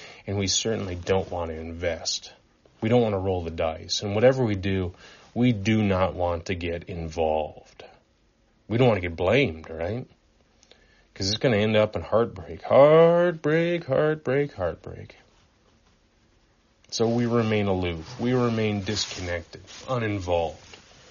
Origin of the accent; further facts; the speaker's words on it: Nebraska, United States; I'm from Nebraska, okay?